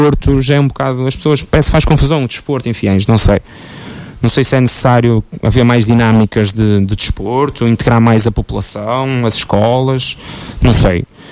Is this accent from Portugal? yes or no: yes; Lourosa, Aveiro, Portugal; eu sou natural de Lourosa e conheço a gente de Lourosa